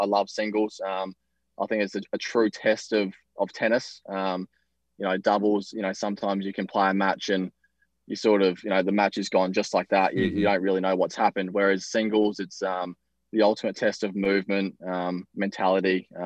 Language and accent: English; Australia; being Aussie as well, you know, a lot of plane tickets and accommodation and whatnot, and to bring coaches away.